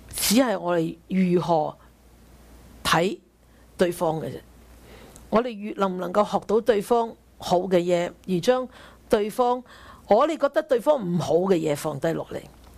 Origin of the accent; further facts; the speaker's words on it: China; 我哋中国人就好有智慧。